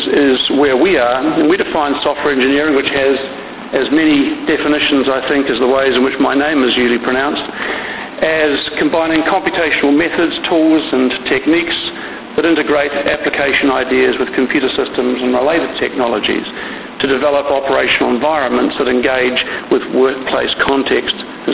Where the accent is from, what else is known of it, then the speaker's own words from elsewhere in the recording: New Zealand; accent: New Zealand; I'm not going to apologise for my accent, but I will apologise for the New Zealand English spelling on the slides for those that are upset by that.